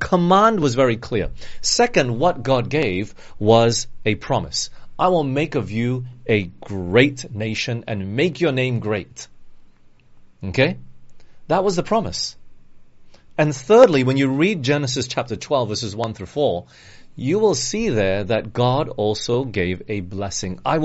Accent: Australia; also born or lived in Singapore / Malaysia / England; you know, I grew up in Australia for 10 years. It's not all my life. I've jumped around. I was born in Singapore, then we moved to Malaysia for 2 years, and we went to England for 5 years, came back to Malaysia for 6 years, then we moved to Australia

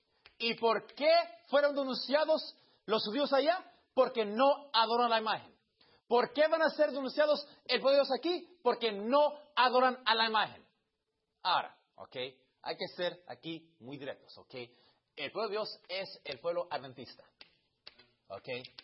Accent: Cuba; Soy cubano, ¿ok?

